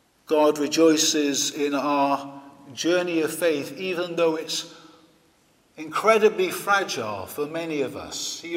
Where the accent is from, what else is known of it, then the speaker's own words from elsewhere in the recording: Wales, United Kingdom; For me, for example, I was brought up in Wales.